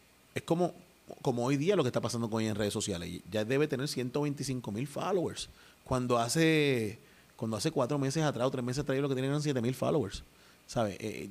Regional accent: Mexico; now in Miami, United States; En México no te entienden. Yo soy mexicano, no te entiendo.

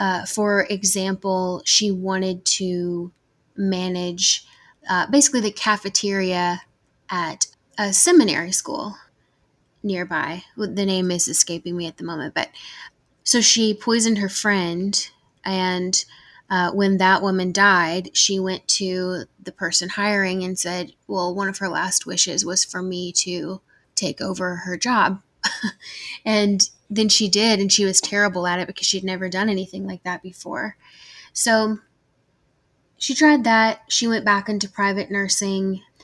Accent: the South, United States; accent: Southern; I mean, I'm from the South. I'm sure that y'all can hear that in my voice. So it's always hot here

